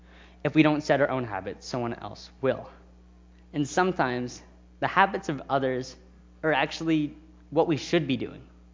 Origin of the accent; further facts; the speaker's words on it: Brockville, Ontario, Canada; last summer I worked at a church back in my hometown of Brockville.